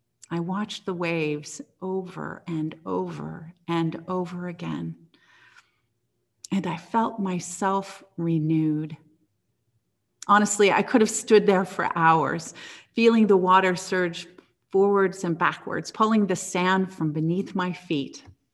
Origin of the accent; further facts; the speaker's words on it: Medford, Oregon, United States; the house where I grew up in Medford, Oregon.